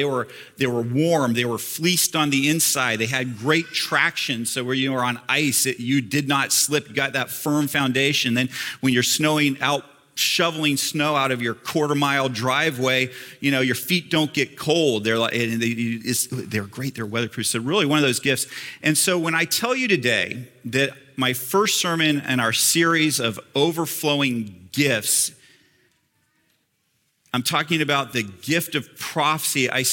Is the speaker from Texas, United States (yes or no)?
no; North Carolina, United States; also born or lived in Georgia; I guess I grew up in North Carolina, lived most recently in Georgia, so I did not understand what cold weather really was.